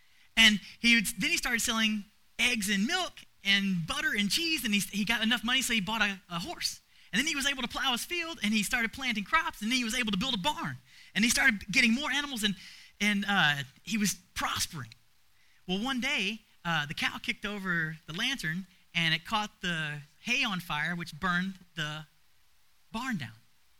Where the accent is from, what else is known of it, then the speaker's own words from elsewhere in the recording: Arkansas, United States; when you're growing up in Arkansas, which is, you know, the belt buckle on the Bible belt